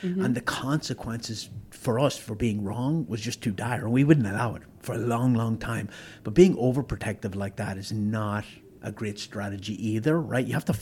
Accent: Ireland; so I'm from Ireland, my wife's from Sweden, so we grew up in Europe

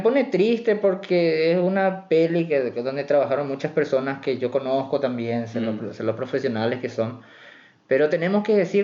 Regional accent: Paraguay; Nosotros como paraguayos es difícil escuchar al otro paraguayo en la cámara, sí.

